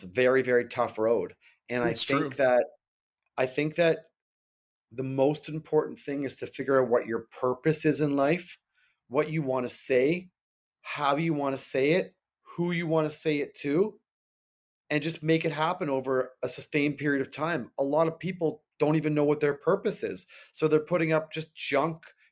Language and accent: English; Toronto, Ontario, Canada; moved away as an adult; now in New York, United States; I'm originally from Toronto, Canada. I moved to New York in 1994 to go to Parsons School of Design for photography.